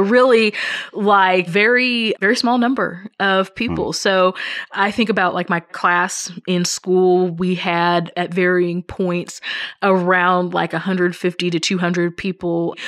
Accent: Kansas City, Missouri, United States; also born or lived in Springfield, Missouri / Virginia; now in Chicago, United States; I was born in Missouri. I grew up in the Kansas City area and then lived in southern Missouri for a while, Springfield, Missouri. Then lived in Virginia outside of Washington, D.C., and now I'm in Chicago.

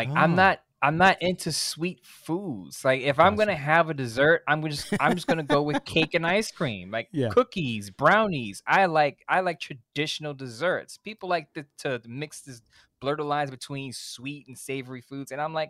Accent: the South, United States; No, my family knows how to make it. We're from the South.

